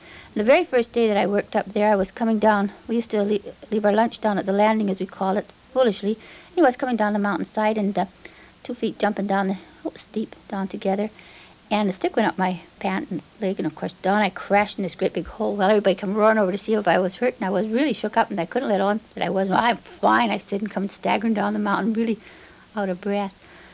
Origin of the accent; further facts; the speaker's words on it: Nanaimo, British Columbia, Canada; of course. And I was born right here in Nanaimo. My father also was born in Nanaimo, and my grandfather jumped ship here many years ago. And I lived right here in Salt Air, grew up right around here.